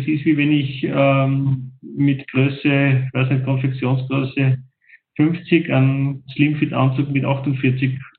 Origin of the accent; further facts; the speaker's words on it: Salzburg, Austria; Das interessiert ja mich als Salzburger nicht, als Bewohner dort.